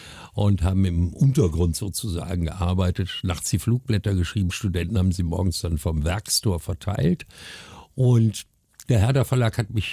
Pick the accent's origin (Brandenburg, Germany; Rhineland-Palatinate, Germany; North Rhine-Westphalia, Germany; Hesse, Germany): North Rhine-Westphalia, Germany; Duisburg; wollte in Duisburg, in meiner Heimatstadt, eine Ausbildung zum Sortimentsbuchhändler machen